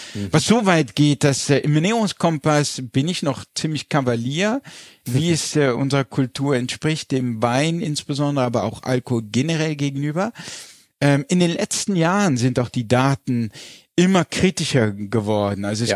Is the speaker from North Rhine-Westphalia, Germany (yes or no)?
no; Landau in der Pfalz, Rhineland-Palatinate, Germany; born there; Wir kommen aus der Pfalz. Ich bin in Landau in der Pfalz geboren. Das waren alles Weinbauern.